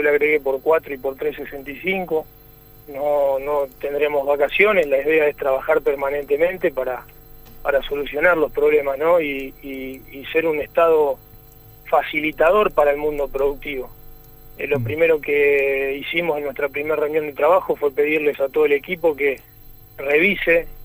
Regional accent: Santa Fe, Argentina; de dónde vengo, dije recién, de un pueblo muy muy chico del interior de la provincia. Fui a estudiar a Rosario

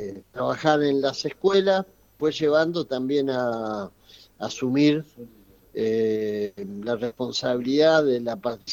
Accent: Ramos Mejía, Buenos Aires Province, Argentina; born there; Yo nací en Ramos Mejía.

